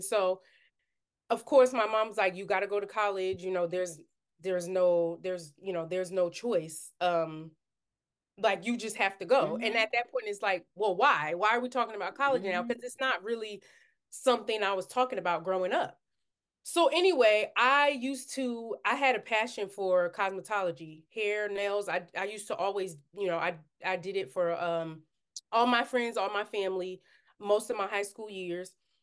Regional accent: Newark, New Jersey, United States; so I grew up in Newark, New Jersey, in the inner city, hood, whatever you want to call it.

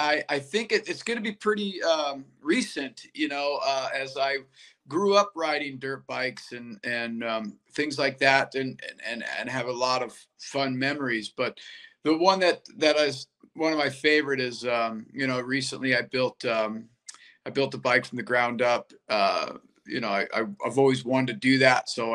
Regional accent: Lake Tahoe, United States; I grew up in Lake Tahoe, where it was a really small town, mountain town.

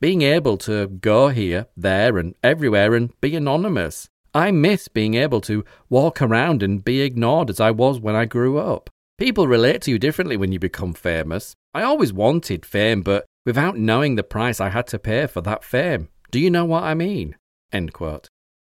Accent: Liverpool, North West England, United Kingdom; One of my best friends who I grew up with in Liverpool, Jake, I lost him. Other flatmates from when I lived in Catherine Street are also gone.

